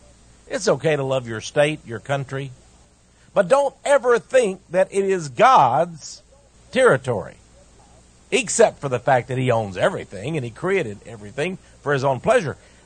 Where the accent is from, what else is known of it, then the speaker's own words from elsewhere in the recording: Texas, United States; In fact, you know, I'm from Texas. I love Texas. I think it's the best place to live in the world.